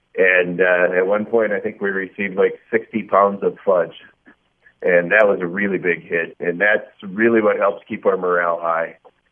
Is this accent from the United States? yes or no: yes; Minnesota, United States; now in Afghanistan; It's kind of a running joke that everybody finds out we're from Minnesota, and they're like, oh, I bet you're glad you're here. And we all look at them and go, well, we're still in Afghanistan.